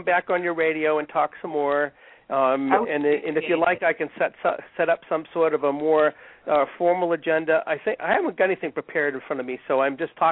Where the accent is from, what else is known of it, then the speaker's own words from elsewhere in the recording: New Hampshire, United States; I'm from New Hampshire.